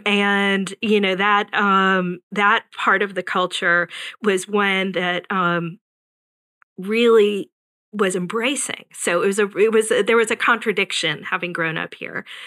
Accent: Deep South, United States; And so part of Jewish identity for me growing up in the Deep South was always fraught.

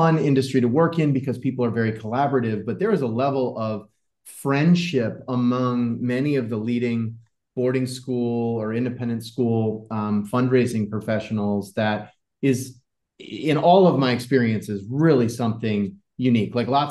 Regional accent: Iowa, United States; I'd gone to Brown, but growing up in Iowa, there just wasn't much exposure to the independent school or boarding school world.

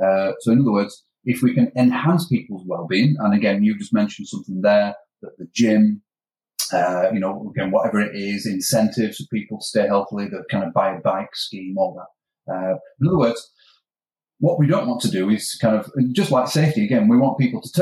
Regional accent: Yorkshire and the Humber, United Kingdom; I'm a Yorkshireman. I'm tight.

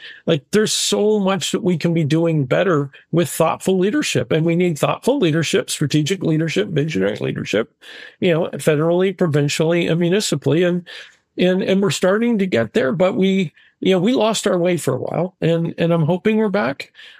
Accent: Canada; So if I, as a Canadian or as a consumer, want access to my healthcare, my finances, my retail

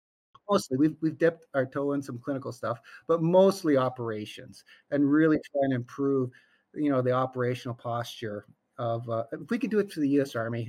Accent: Canada; now in United States; So a bit about me, like, so I come from Canada, but now I'm a full-fledged American

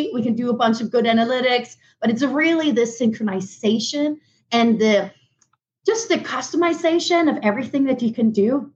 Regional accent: Denmark; English is a second language; moved away as an adult; now in United States; I'm originally from Denmark. Moved over to the U.S. around 10 years ago

